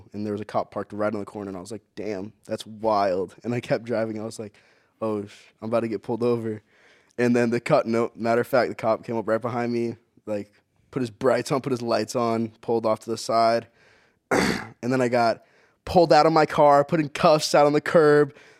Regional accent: California, United States; All right, so basically, I grew up in South Orange County my whole life.

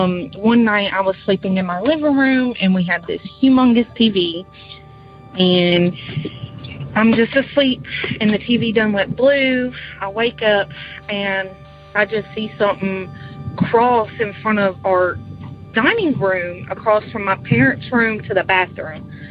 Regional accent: Martin, Tennessee, United States; also born or lived in Dukedom; I am from Martin, Tennessee. But before that, I was from Dukedom, Tennessee, which is in the middle of nowhere.

